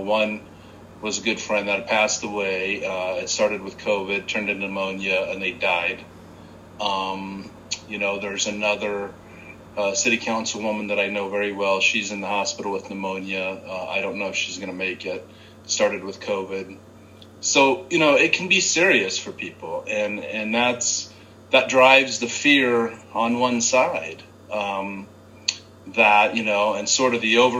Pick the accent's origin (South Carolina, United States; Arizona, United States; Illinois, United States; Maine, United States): Arizona, United States; Page Springs; And I grew up in Page Springs, worked in Sedona as a kid, at the grocery stores and whatnot up there.